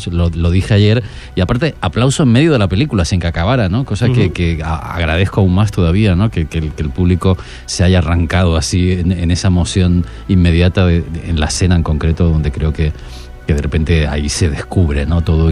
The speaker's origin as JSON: {"language": "Spanish", "region": "Canary Islands", "country": "Spain", "tie": "born there", "said": "Yo nací en una isla, en Tenerife, ¿no?"}